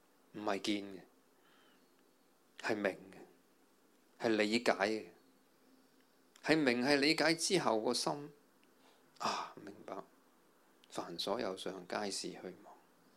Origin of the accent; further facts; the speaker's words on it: Hong Kong; 我们香港人特别多烦恼，特别多压力